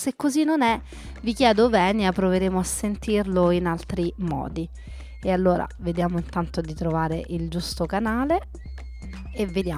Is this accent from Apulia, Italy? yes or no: no; Rome, Lazio, Italy; da romana